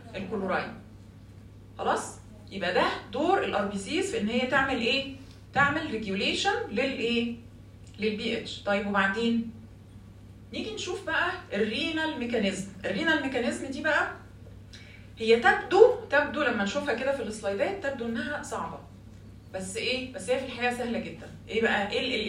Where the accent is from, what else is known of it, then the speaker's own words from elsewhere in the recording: Egypt; لو بتمتحنوا عندنا في مصر في امتحانات الاورال هتطلعوا متخزوقين خزوقه جامده جدا.